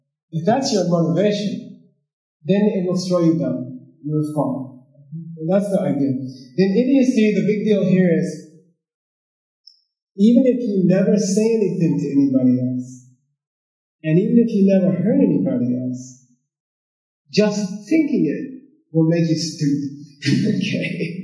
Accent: California, United States; I was from California. I wanted to surf in Del Mar.

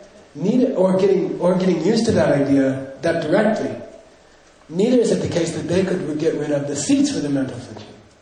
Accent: United States; I'm American, I speak English, you know?

